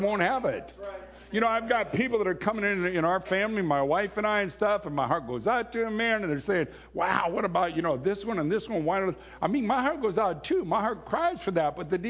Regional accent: Bellingham, Washington, United States; Those used to be so brutal when I was growing up in Bellingham, Washington, because you knew everybody was backstabbing each other

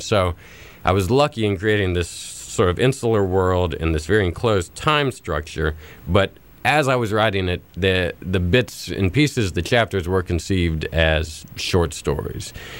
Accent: Greensboro, North Carolina, United States; But the genesis of this story came from when I was growing up in Greensboro.

